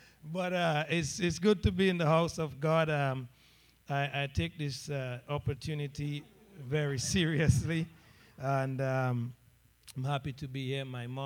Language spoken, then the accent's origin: English; Portsmouth, Saint John, Dominica; I'm from Dominica, actually, to be exact. I'm from Portsmouth, and to be a little bit more exact, I'm from Zikak, and to even get more specific, 1802 Rollo Street, Zikak, Portsmouth, Commonwealth of Dominica, WI